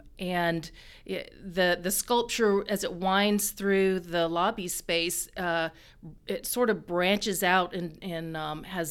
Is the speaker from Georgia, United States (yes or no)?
yes; Atlanta, Georgia, United States; I grew up here in Atlanta, so this, cool. To me, is very dear to my heart, you know.